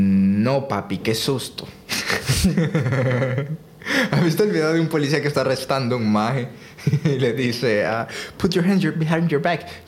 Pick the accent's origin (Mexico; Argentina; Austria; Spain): Austria; Yo le digo que no soy de Australia. Soy de Austria. Y el inglés no es mi idioma nativo.